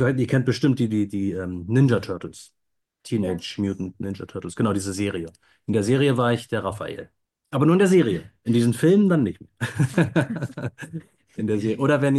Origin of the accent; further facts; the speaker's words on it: Berlin, Germany; Ja, ich komme aus Berlin, bin hier auch zur Schule gegangen, hier geboren und aufgewachsen.